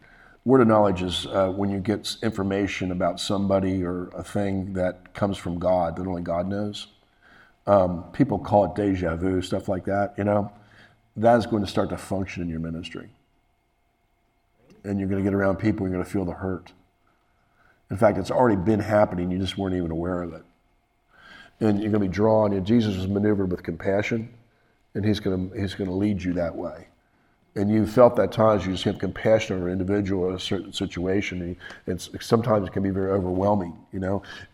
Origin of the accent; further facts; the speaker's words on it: United States; I said, look, I'm from America, and I'm over here for a competition.